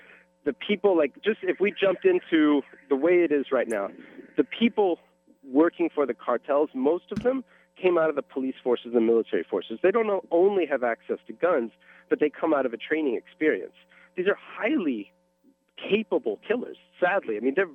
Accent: Texas, United States; Personally, I grew up in Texas in the countryside, and I grew up around guns and was taught gun safety by my father.

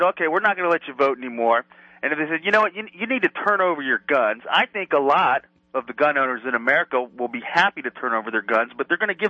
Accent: Florida, United States; I'm a gun owner. I'm a country boy from Florida. I grew up hunting. I live on a ranch.

